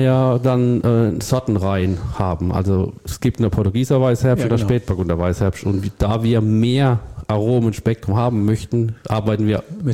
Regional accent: Rhineland-Palatinate, Germany; Also ich bin auch Pfälzer mit Leib und Seele

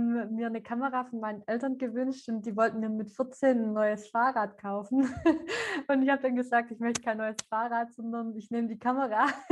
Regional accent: Ellwangen, Baden-Württemberg, Germany; Ich bin 25 Jahre alt. Ich komme aus Süddeutschland, aus dem Schwabenländle. Das ist eine kleinere Stadt, die heißt Elbangen.

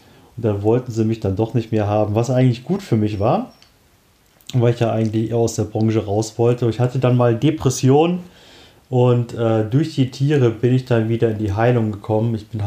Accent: Beelen, North Rhine-Westphalia, Germany; Ich bin auch in der Nähe hier von Oelde aufgewachsen, in Beelen. Das ist so ein kleines 6000-Seelendorf, also damals. Jetzt ist es auch nicht viel größer, glaube ich.

